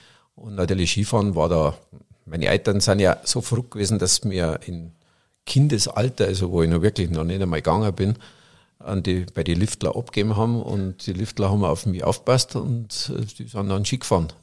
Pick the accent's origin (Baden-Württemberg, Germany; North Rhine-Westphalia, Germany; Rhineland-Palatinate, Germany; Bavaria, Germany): Bavaria, Germany